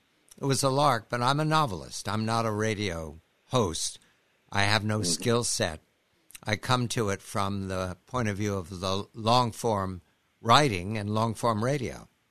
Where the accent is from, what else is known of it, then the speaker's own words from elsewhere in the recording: Pennsylvania, United States; Paul was from Alabama. I'm from Pennsylvania.